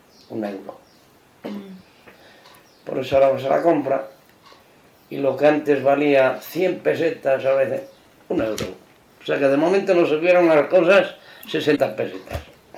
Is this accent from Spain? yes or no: yes; Lugán, Castile and León, Spain; born there; yo nací en Lugán el día 25. No, el día 24 de diciembre. Día Nochebuena, a las 10 de la noche.